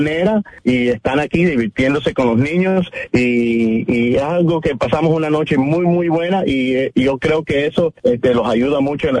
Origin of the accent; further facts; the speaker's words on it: Colombia; now in North Bergen, United States; porque yo soy colombiano y soy muy orgulloso de estar aquí en la ciudad de North Bergen